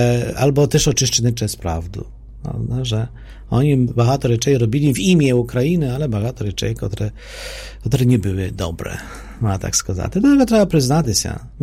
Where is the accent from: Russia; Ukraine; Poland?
Poland; я як поляк, правда